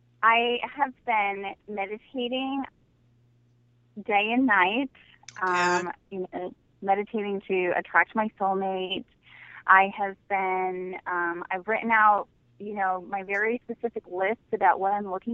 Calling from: Syracuse, New York, United States; I am calling from Syracuse, New York.

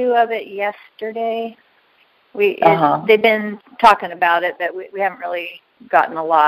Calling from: Albany, Oregon, United States; Hey, I'm calling from Albany, Oregon.

